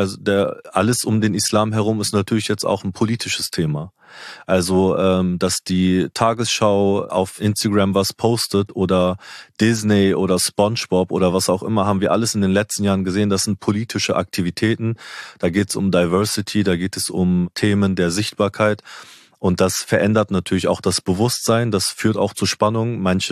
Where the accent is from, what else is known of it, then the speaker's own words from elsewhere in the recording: Remscheid, North Rhine-Westphalia, Germany; ich bin in einer Kleinstadt in Remscheid aufgewachsen